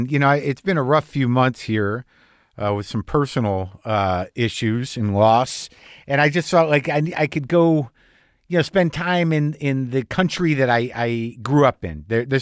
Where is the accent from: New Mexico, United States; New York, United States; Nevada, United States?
New Mexico, United States; Albuquerque; I do. I grew up in the Northwest Valley off of Rio Grande Boulevard down by Montaño, where they have a freeway now, but it didn't used to be that way.